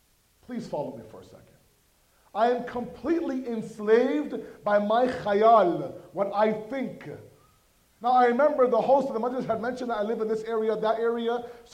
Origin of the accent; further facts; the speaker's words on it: Toronto, Ontario, Canada; I'm not from here, as many of you know, I'm from Toronto.